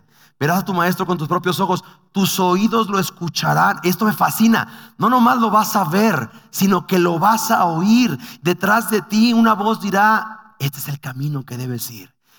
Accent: Mexico City, Mexico; Ves que tengo déficit de atención y yo soy chilango, bro.

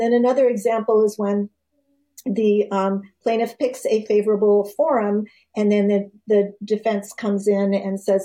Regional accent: California, United States; I'm a Californian and I don't know.

